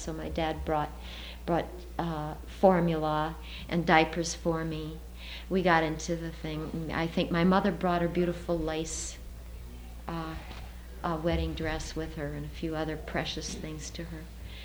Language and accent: English; Baguio, Cordillera Administrative Region, Philippines; born there; I was born in the Philippine Islands in 1941, the end of 1941, on December 1st.